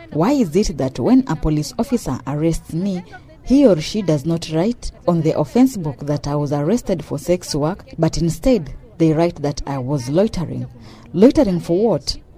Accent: Kenya; As under Kenyan constitution, I have a right as a citizen to life, protection, privacy, and to do anything I want to do.

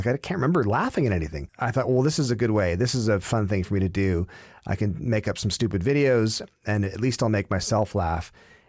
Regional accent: Stratford, Ontario, Canada; the best part about growing up in Stratford is that it's practically impossible to get served underage because the bar staff all know who your parents are

